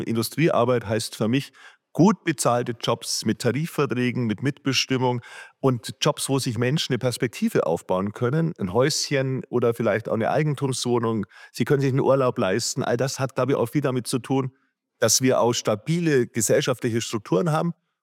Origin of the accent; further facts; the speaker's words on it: Bavaria, Germany; Nein, ich komme aus dem Süden und ich bin ein Bayer, aber ein bayerischer Schwabe.